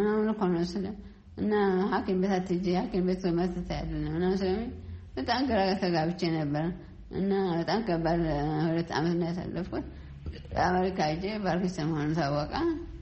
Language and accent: Amharic; Tigray, Ethiopia; የተወለድኩ ትግራይ ነው ትግራይ ዘመሰ አካባቢ ጉረማላውራ ነው እና ያደጉትም ከወንድሜ ጋራ ደብረ ብርሃን መቀሌ